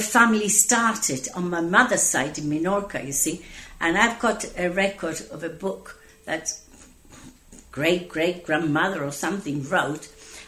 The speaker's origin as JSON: {"language": "English", "country": "Gibraltar", "tie": "born or raised there", "said": "I was born in Gibraltar. My parents are both Gibraltarians, but my father's family came from Portugal. My mother's family came from Minorca when it was British, and they came to live in Gibraltar. And since then, we've all lived in Gibraltar."}